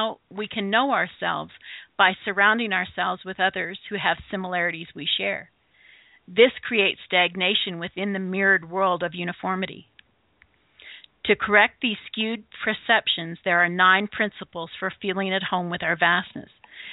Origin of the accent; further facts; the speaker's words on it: Venezuela; Because I grew up foreign, like I grew up in Venezuela, so the poverty was around